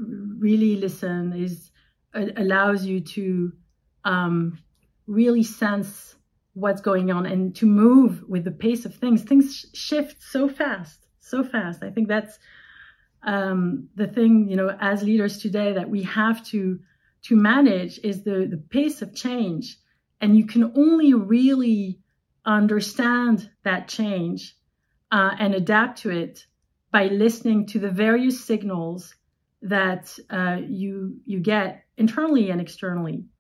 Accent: Paris, Île-de-France, France; I was born and raised in Paris. I'm from both French and Vietnamese extraction.

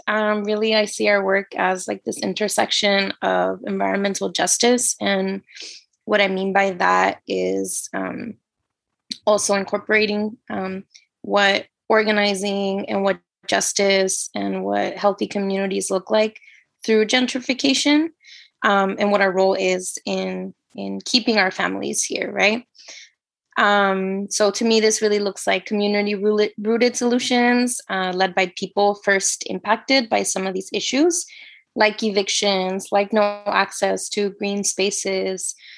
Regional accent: San Francisco, California, United States; born there; also born or lived in Mexico City, Mexico; I was born here in Ohlone Lands, San Francisco. Really, my family's roots are in Mexico City, and kind of my upbringing is a little bit funny to explain, but I was the first person in my family born here.

